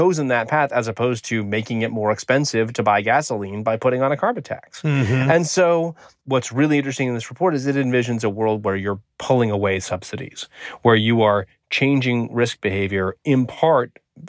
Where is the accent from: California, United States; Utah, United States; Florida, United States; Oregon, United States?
Oregon, United States; Take my home state of Oregon, which is a fairly liberal state